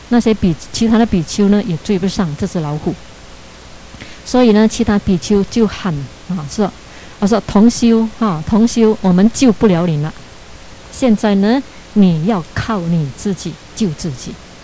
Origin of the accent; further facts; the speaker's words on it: China; 我觉得呢，我们中国人呢，啊，跟西方人呢